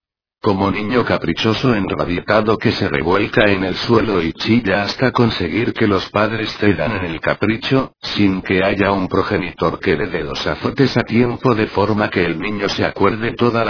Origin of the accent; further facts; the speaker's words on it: Spain; Yo como español, les ruego a los políticos, que abandonen el barco